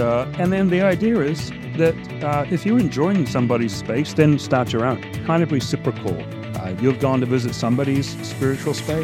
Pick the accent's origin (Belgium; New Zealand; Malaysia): New Zealand; growing up in New Zealand